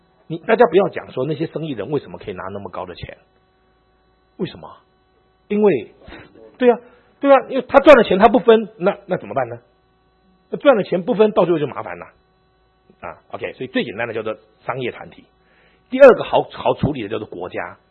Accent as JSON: {"language": "Chinese", "country": "China"}